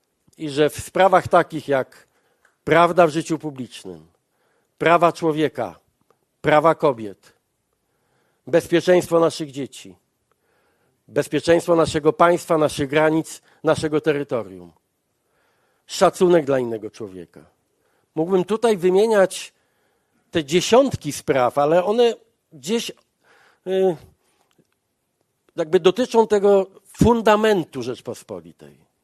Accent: Gdańsk, Pomeranian Voivodeship, Poland; z radością przywitałem jako gdańszczanin i kibic

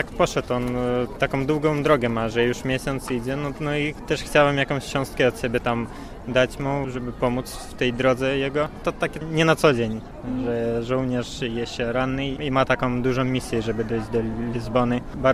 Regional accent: Melitopol, Zaporizhzhia Oblast, Ukraine; now in Warsaw, Poland; jestem z Ukrainy, z terytoriów okupowanych, z Melitopolu.

